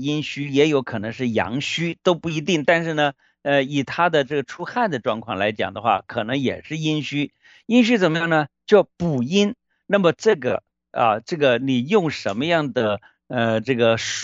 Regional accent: China; 我们中国人很注重的一个东西就是我们的这个所谓的八字啊，

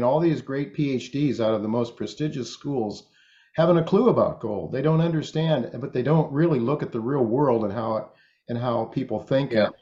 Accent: United States; I don't, as an American, I don't want to see it happen.

